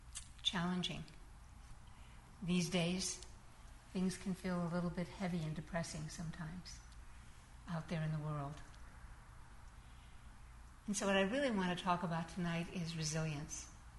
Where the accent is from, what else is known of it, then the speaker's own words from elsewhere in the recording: United States; but I'm an American. I'm in a hurry.